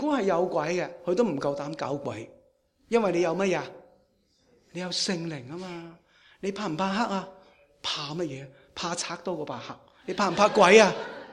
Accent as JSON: {"language": "Cantonese", "country": "China", "said": "佢有一种我哋中国人嘅思想，我哋中国人咧就系一种叫做宁愿信其有，不可信其无吓"}